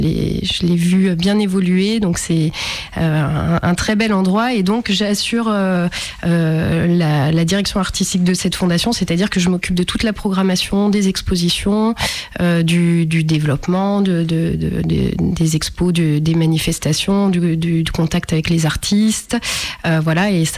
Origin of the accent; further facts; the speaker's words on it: Auvergne-Rhône-Alpes, France; born there; Donc en effet, je suis née dans l'Ain, je continue de vivre